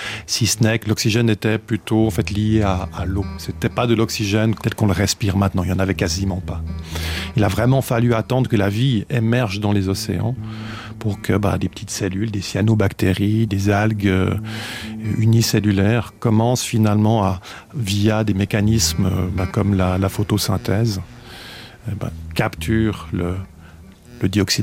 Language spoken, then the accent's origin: French; Switzerland